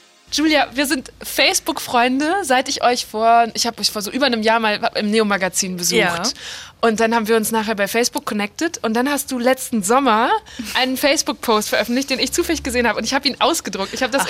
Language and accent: German; Borken, North Rhine-Westphalia, Germany; Und Borken ist meine Heimatstadt und deswegen sind wir jetzt auch in Borken.